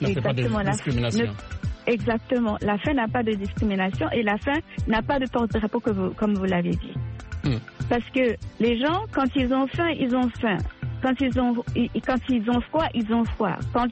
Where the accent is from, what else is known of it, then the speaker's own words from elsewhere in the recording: Canada; also born or lived in Haiti / France; moi je ne suis pas né au Canada, j'ai été élevée au Canada, oui. Parce que moi j'ai été adoptée, j'étais une fille adoptée, je suis née en Haïti, mais mon père adoptif c'est un Français. Alors j'ai été élevée en France et au Canada. Mais surtout au Canada